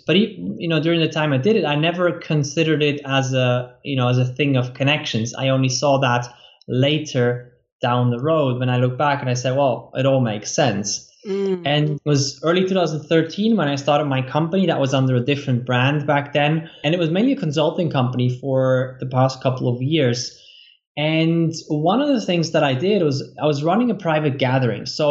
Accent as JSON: {"language": "English", "country": "Switzerland", "lives_now": "Poland", "said": "Yeah, I'm right now in Poland. I spend a lot of time here. We have a place here. And then I'm originally Swiss. So my company is also based in Switzerland."}